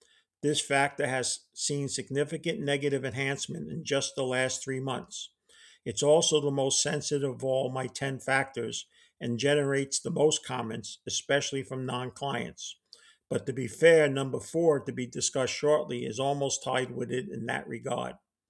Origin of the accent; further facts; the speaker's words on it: New Jersey, United States; and my home state, New Jersey.